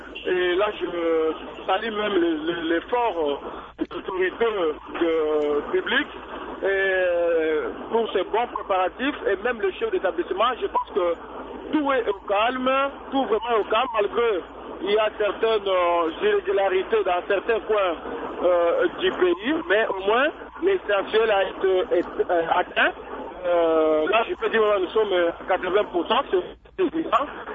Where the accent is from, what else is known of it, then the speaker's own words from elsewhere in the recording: Maniema, DR Congo; même chez moi, au Maniema, il y a au fond de ma province